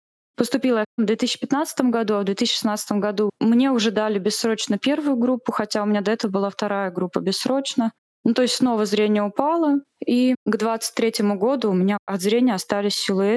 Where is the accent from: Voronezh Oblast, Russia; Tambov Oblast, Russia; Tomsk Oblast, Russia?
Tomsk Oblast, Russia; Tomsk; Вот все-таки домой хотелось, в родные края. И мы вернулись в Томск.